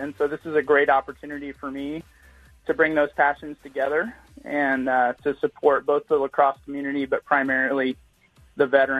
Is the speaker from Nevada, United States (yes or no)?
no; Houston, Texas, United States; I grew up in Houston, Texas, and lacrosse was very new when I was in high school in the 80s.